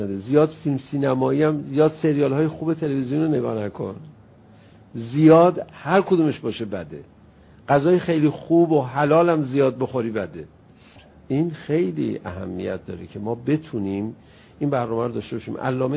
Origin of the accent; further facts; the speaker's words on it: Iran; به هم برخورد به عنوان یه ایرانی، گفتم من به عنوان یه ایرانی اینو حذف کنم